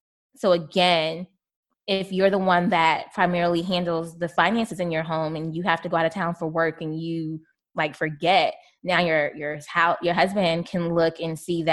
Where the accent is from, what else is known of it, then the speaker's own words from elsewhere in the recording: the South, United States; we're from the South. So I grew up on this dish called stewed chicken and rice.